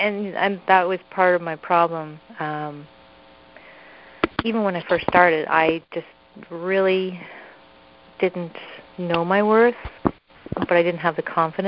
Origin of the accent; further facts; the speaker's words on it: Canada; I'm from Canada, by the way.